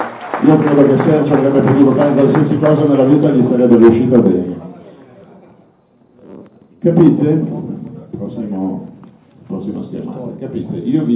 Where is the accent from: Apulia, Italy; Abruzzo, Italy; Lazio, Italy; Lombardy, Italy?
Lombardy, Italy; Legnano; Legnano è la mia città natale, ma ha segnato con taluni suoi ambienti anche il mio esordio professionale